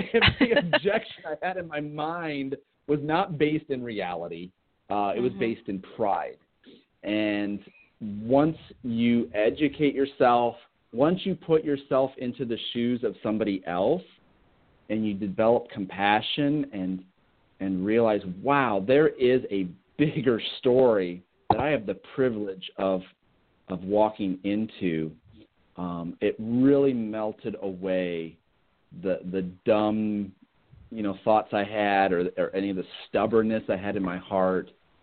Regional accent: Iowa, United States; I grew up in Iowa. All right. I grew up around corn stalks and farmers and cows.

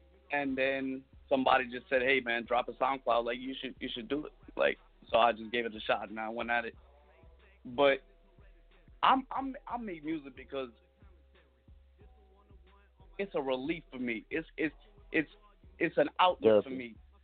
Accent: New Orleans, Louisiana, United States; I'm from New Orleans, Louisiana.

